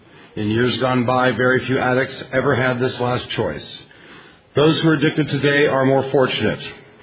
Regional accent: California, United States; I'm an addict from Orange County, California.

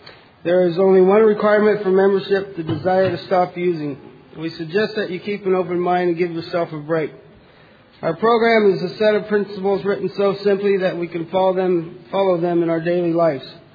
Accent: Sacramento, California, United States; I'm an addict from Sacramento, California.

